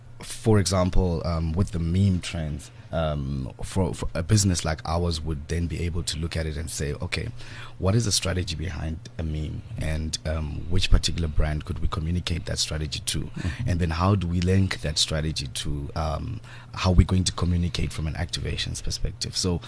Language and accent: English; Zimbabwe; I grew up in Zimbabwe, where my parents started the first black advertising agency in Zimbabwe.